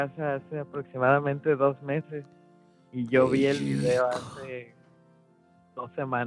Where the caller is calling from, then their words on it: State of Mexico, Mexico; Desde el Estado de México.